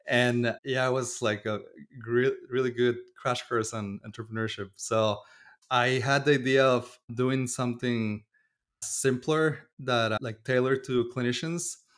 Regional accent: Mexico; moved away as an adult; now in United States; So I'm originally from Mexico. I went to medical school over there. And then I always had the idea to come to the US for residency.

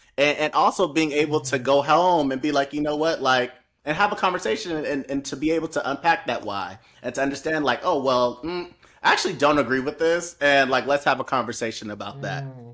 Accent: West Coast, United States; growing up on the West Coast, I didn't really feel that.

